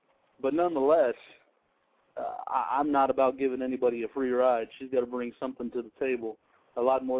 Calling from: Kansas, United States; I'm calling from Kansas.

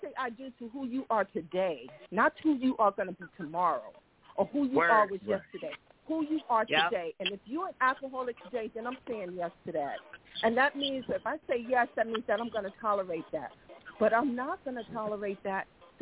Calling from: Bronx, New York, United States; No, I'm calling from the Bronx.

